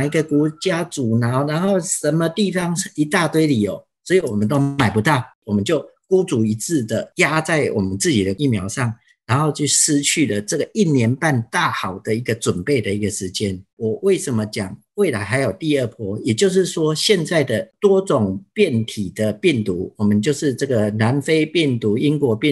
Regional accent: Taiwan; 我们台湾人民对日本赈灾的一个捐助超过200亿日元

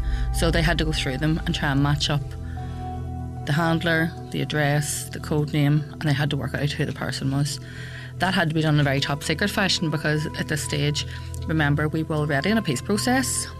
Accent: Belfast, Northern Ireland, United Kingdom; I'm a girl from West Belfast and I have 7 brothers and sisters. At one stage, 10 of us lived in that house.

